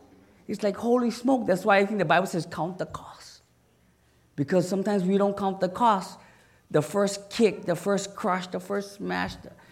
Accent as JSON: {"language": "English", "region": "Hawaii", "country": "United States", "tie": "born or raised there", "said": "I grew up on Oahu."}